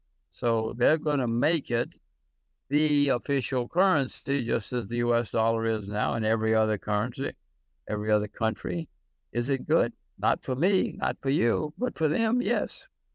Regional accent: United States; I'm an American, my kids are Americans, but I can see what's happening.

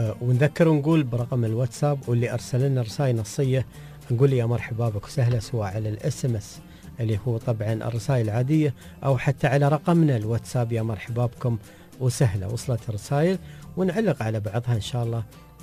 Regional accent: Dubai, United Arab Emirates

